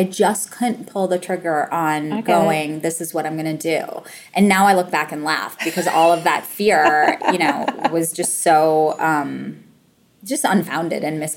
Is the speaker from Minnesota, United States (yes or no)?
yes; St. Paul, Minnesota, United States; So I'm from St. Paul, Minnesota, a place that I still totally consider home